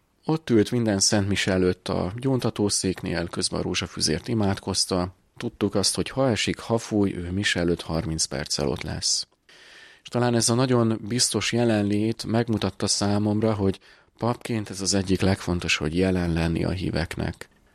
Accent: Dunakeszi, Pest, Hungary

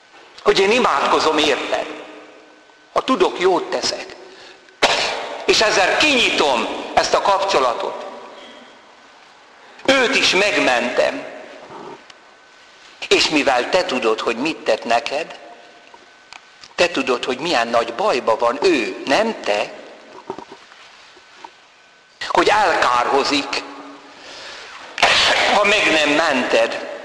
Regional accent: Hungary; now in France; Mondom, Magyarországról vagyok.

